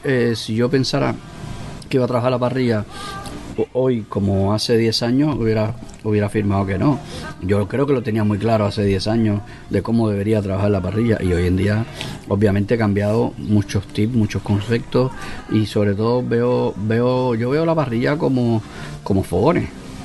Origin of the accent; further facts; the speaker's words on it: Cuba; de mi tierra natal, de Cuba